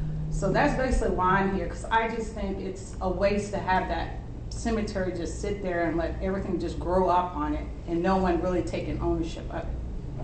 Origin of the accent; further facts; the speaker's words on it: Columbia, Virginia, United States; I grew up in Columbia as a young girl. My family still lives there.